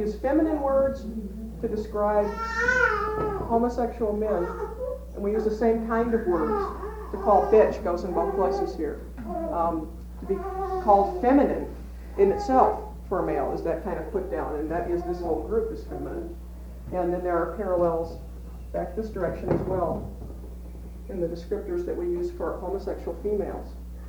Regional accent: the South, United States; now in Midwest, United States; where I grew up in the South, the word lesbian carries a particularly negative connotation with it

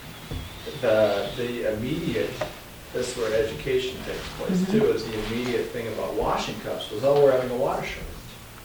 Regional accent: California, United States; Southern California.

